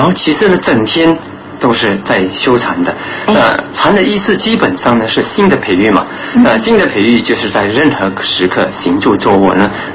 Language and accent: Chinese; Malacca, Malaysia; 我是来自马六甲州的。